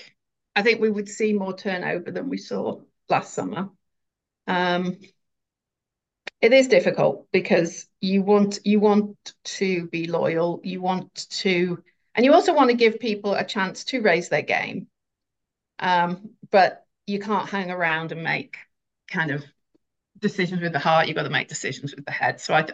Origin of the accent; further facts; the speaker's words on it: Wales, United Kingdom; I can now say I'm from North Wales and people know what I mean.